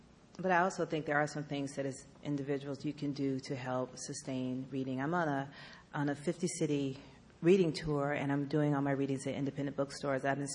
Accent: Atlanta, Georgia, United States; also born or lived in Louisiana; She grew up in Louisiana. I grew up in Atlanta.

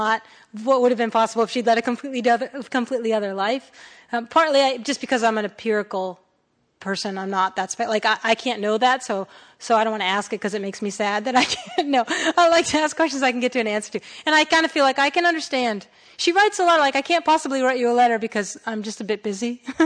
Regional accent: Massachusetts, United States; The street I grew up on in a town in Massachusetts was laid out on the 200th anniversary of Franklin's birth in 1906.

